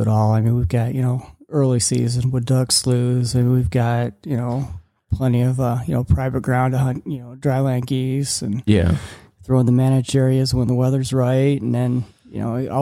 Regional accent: Davison, Michigan, United States; Davison, Michigan. Davison, Michigan.

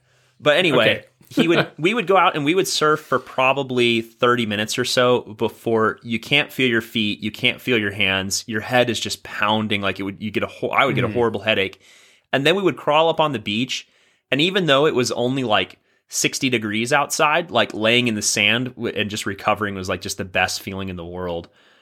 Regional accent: Oregon, United States; So I grew up on the Oregon coast, and the water there is like 55 degrees year round.

